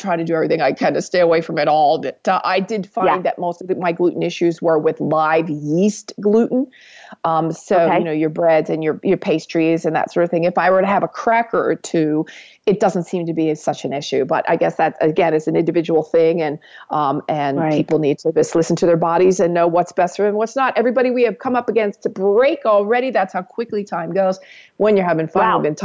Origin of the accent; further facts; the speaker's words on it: New York, United States; Well, I'm a New Yorker, honey.